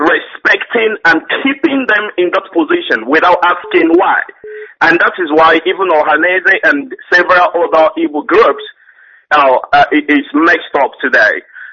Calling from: Manchester, North West England, United Kingdom; I'm calling from United Kingdom, Manchester precisely.

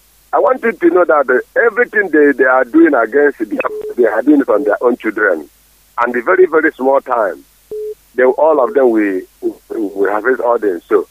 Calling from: Ihiala, Anambra, Nigeria; I'm calling from Ihiala.

